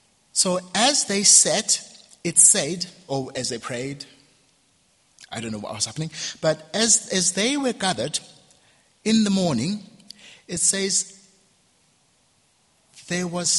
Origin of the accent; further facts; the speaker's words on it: Uganda; accent: Ugandan; Sorry, my Ugandan accent is kicking in.